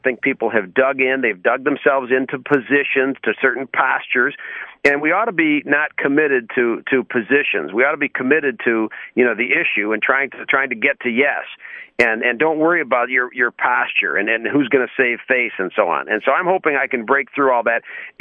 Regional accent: United States; I'm an American. I'm a small D Democrat.

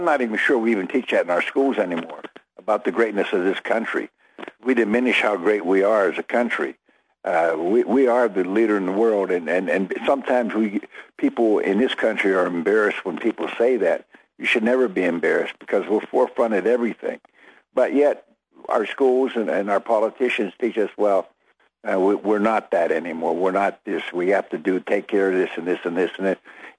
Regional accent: Chicago, Illinois, United States; I'm from Chicago. There's a little voter fraud in Chicago, believe me.

